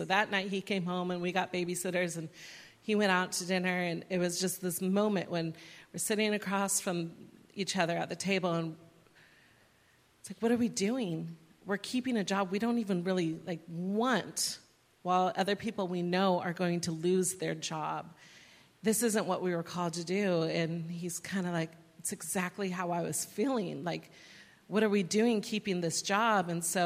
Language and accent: English; Livermore, California, United States; I grew up here in the Bay Area, East Bay, Livermore